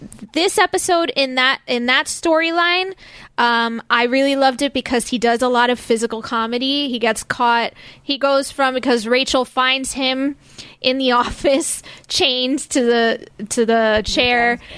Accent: New Jersey, United States; I'm from Jersey. I can say that. 100%.

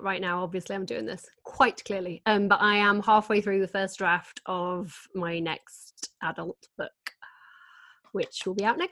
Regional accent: Doncaster, Yorkshire and the Humber, United Kingdom; I'm from Doncaster, so I have to be working all the time.

